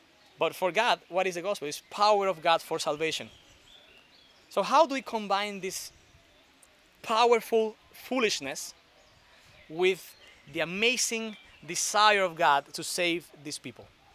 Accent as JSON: {"language": "English", "country": "Dominican Republic", "second_language": "English", "said": "My background, I come from Dominican Republic"}